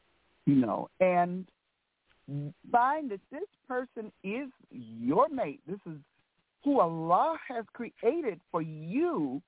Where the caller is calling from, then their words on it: St. Louis, Missouri, United States; I'm calling from St. Louis, Missouri.